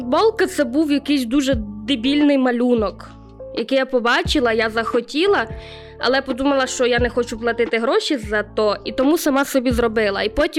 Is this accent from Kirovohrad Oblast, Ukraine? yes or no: yes; Dolynska, Kirovohrad Oblast, Ukraine; accent: Surzhyk; Так як я виросла в дуже маленькому місті, місто Долинська, Кіровоградська область, будете насолоджуватися моїм суржиком весь ефір.